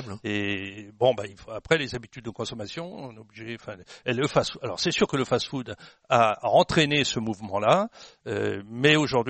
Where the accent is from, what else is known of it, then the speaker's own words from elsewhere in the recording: Bourgogne-Franche-Comté, France; Globalement, chez moi, dans la Nièvre